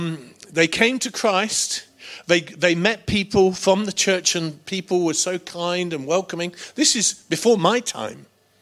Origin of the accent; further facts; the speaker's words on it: High Wycombe, South East England, United Kingdom; I grew up in High Wycombe. And we had a sort of West Country, actually, in Buckinghamshire. Not quite like Berkshire, but it was Buckinghamshire. And we had an accent like that.